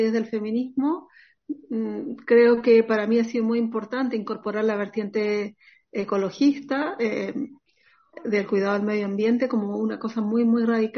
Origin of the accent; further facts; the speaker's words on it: Chile; moved away as an adult; Yo soy chilena y militaba en el movimiento feminista antes de venir, antes de hacer la migración